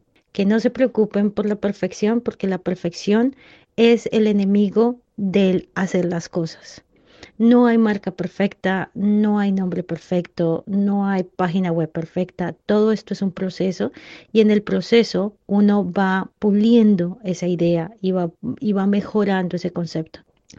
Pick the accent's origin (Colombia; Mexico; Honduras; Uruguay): Colombia; soy de Colombia.